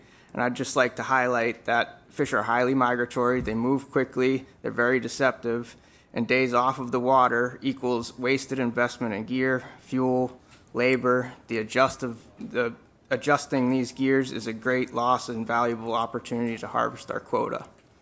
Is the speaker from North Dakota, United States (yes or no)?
no; Hampton, New Hampshire, United States; I grew up in Hampton, New Hampshire, around the area. I fish out of Hampton, and I got a little story for you today.